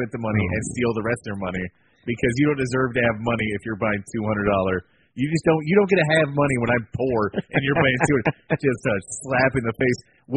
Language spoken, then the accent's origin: English; San Antonio, Texas, United States; born there; I was born in San Antonio.